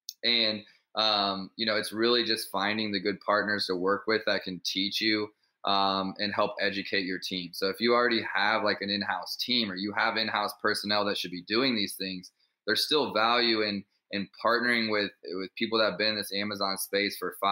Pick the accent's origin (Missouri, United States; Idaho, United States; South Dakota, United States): Missouri, United States; Kansas City; We can keep up. We're from Kansas City